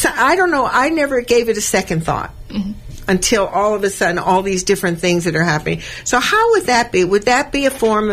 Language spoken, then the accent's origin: English; Hollywood, California, United States; You know, I grew up in Hollywood.